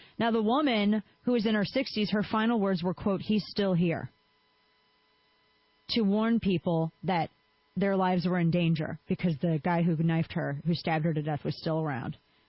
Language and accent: English; the Ozarks, United States; So, growing up in the Ozarks, my grandfather had roosters, right, and chickens and stuff.